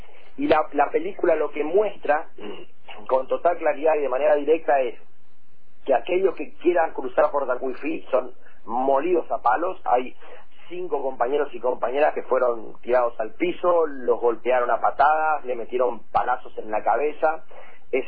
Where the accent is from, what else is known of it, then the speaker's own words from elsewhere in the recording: Argentina; a mí me duele como argentino